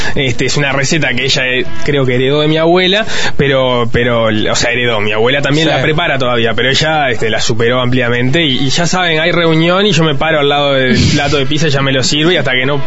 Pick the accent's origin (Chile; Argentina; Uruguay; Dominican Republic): Uruguay; Canelones; also born or lived in Treinta y Tres; now in Montevideo, Uruguay; Ahora que me mudé, yo volví al barrio, yo soy de Canelón, soy de muchos lados, pero viví en Canelones y en 33. Cuando me vine a vivir a Montevideo, el primer lugar donde estuve era ahí en Gutiérrez Ruiz y Maldonado.